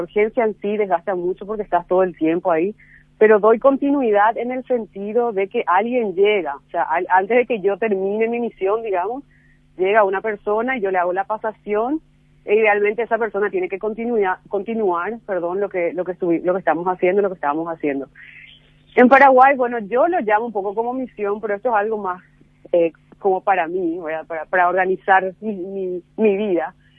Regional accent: California, United States; bueno, mi base, mi hogar, mi casa, mis bicis y mi marido están en California. Yo soy del sur de California.

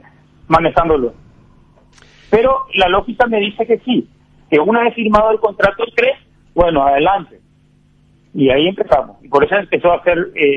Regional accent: Paraguay; soy paraguayo, tengo hijos, vivo acá.

